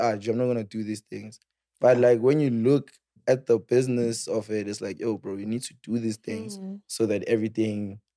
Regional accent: Springs, Gauteng, South Africa; I'm doing it in my hometown, Springs.

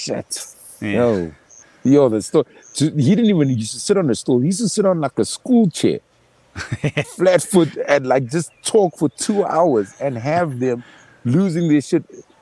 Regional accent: Durban, KwaZulu-Natal, South Africa; now in Johannesburg, South Africa; growing up in Durban as a kid is great. The lifestyle, it's cheaper than Johannesburg.

